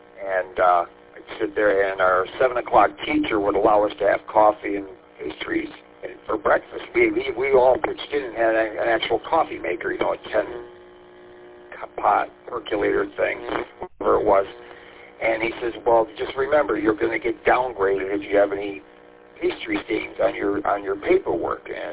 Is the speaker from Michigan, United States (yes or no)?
yes; St. Clair Shores, Michigan, United States; My hometown of St. Clair Shores, there used to be a place right off of 11 and a harbor across the Minos called Variety Donuts.